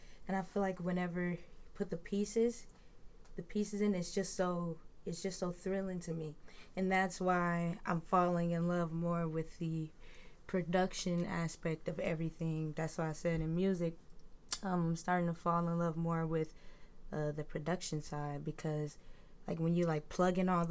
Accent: Grand Rapids, Michigan, United States; I am from Grand Rapids, Michigan.

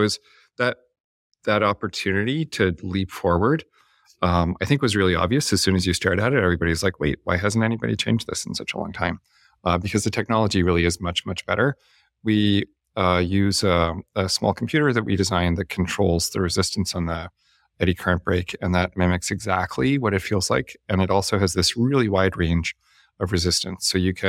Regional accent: Canada; I'm Canadian. I didn't grow up here. I don't know anybody here.

